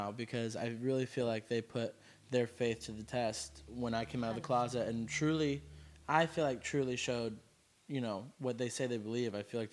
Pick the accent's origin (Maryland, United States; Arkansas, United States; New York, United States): Arkansas, United States; obviously, growing up in Arkansas, I wasn't around that. And then when I moved here, I went to a Christian college.